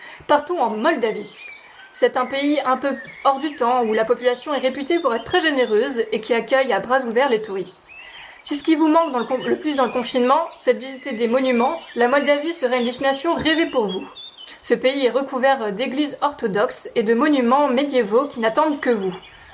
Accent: Belgium; Et donc voilà, après ces 5 destinations, nous retournons chez nous en Belgique.

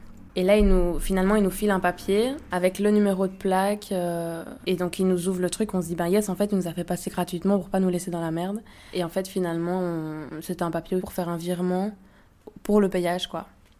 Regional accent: Belgium; On lui dit, mais mec, on vient de Belgique, on va pas faire demi-tour.

